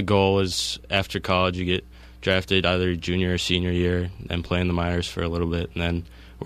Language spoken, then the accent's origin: English; Detroit, Michigan, United States; now in Vermont, United States; Southeast, or in Detroit, like the suburbs. A lot of lakes there, but definitely not any mountains like here.